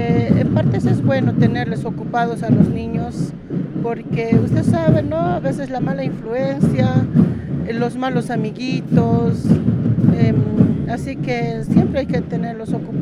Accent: Sucre, Chuquisaca, Bolivia; Nosotros venimos de Sucre

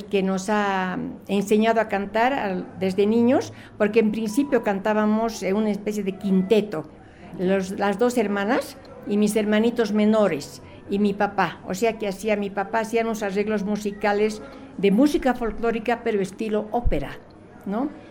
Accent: Cochabamba, Bolivia; now in La Paz, Bolivia; No, yo soy de Cochabamba.

